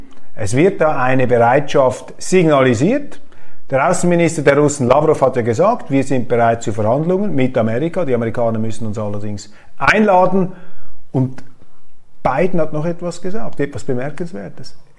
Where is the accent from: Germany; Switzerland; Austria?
Switzerland; Das kann ich natürlich nicht machen als Schweizer.